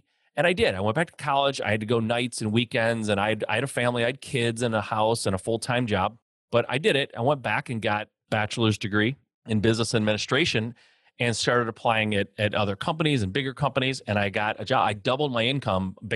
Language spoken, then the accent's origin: English; Michigan, United States; born there; Like I was born in the Midwest, Michigan, born into basically an automotive family.